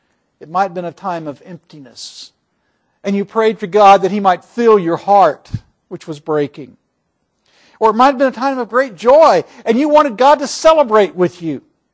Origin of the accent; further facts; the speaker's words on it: Scotland, United Kingdom; Now, admittedly, I'm Scottish, so I like two-for-one deals.